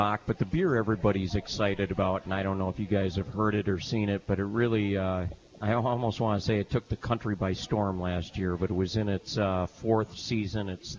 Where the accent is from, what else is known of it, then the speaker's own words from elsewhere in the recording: Wisconsin, United States; I am from the Northwoods of Wisconsin.